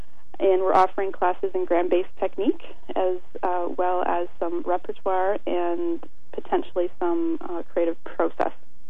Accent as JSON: {"language": "English", "town": "St. Catharines", "region": "Ontario", "country": "Canada", "tie": "born or raised there", "also_born_or_lived": "Waterloo / Toronto", "said": "having, you know, been raised in St. Catharines, you know, I went, you know, I lived in Waterloo, of course, and in Toronto while I was at the school"}